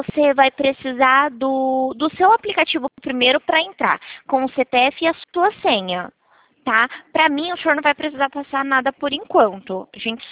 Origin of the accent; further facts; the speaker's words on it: Presidente Prudente, São Paulo, Brazil; Eu sou de Presidente Prudente, São Paulo.